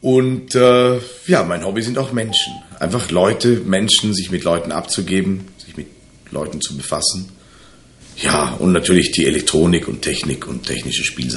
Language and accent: German; Dornbirn, Vorarlberg, Austria; born there; now in Alberschwende, Austria; Geboren bin ich in Dornbirn.